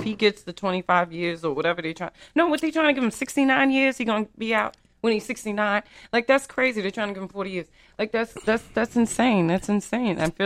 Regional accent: New York City, New York, United States; And then I think of, you know, growing up in New York City, the 5%.

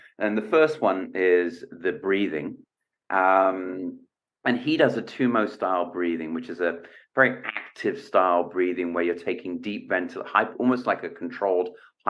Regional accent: England, United Kingdom; I'm from England, and it gets, you know, not super cold there. It's not like the Arctic, but it does get cold.

